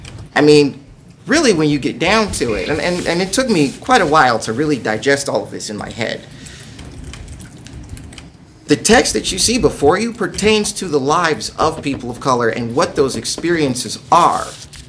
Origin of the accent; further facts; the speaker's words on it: Kenosha, Wisconsin, United States; And some of them, when I say, no, I'm from Kenosha, have the nerve to fight me and say, no, you're from Milwaukee.